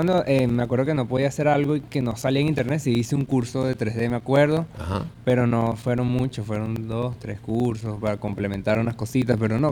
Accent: Caracas, Capital District, Venezuela; born there; Yo nací en Caracas, exacto.

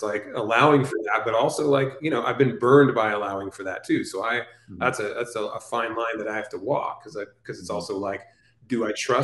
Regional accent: Arizona, United States; And we went back to Arizona, which was my home state.

